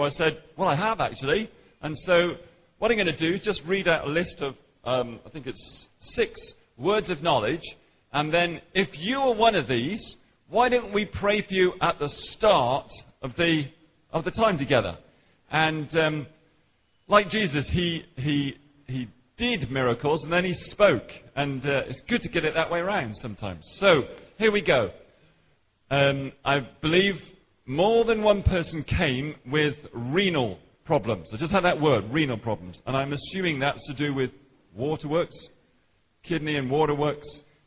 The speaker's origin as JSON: {"language": "English", "town": "Henley-on-Thames", "region": "South East England", "country": "United Kingdom", "said": "Hello there … I'm from Henley-on-Thames, pastor of a Baptist church there"}